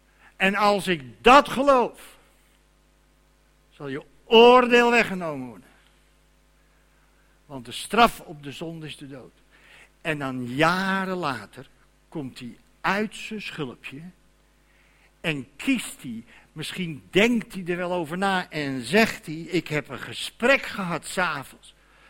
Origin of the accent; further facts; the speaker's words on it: Amsterdam, North Holland, Netherlands; Ik ben een Amsterdammer. In Amsterdam geboren. Vlakbij Sloot. Bij de Westlandgracht.